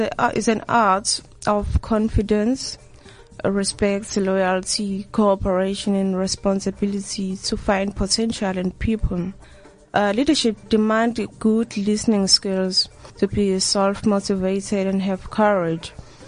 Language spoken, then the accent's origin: English; Inanda, KwaZulu-Natal, South Africa; I'm from Inanda.